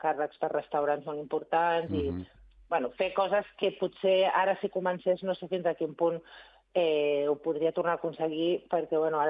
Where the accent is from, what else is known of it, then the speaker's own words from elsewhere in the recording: Barcelona, Catalonia, Spain; Jo, per exemple, que vinc molt a Barcelona i sóc del barri de Gràcia